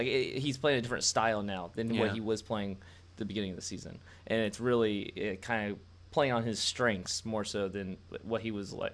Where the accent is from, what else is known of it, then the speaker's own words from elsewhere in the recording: Ohio, United States; I come from Ohio, you know, the Browns, Baltimore.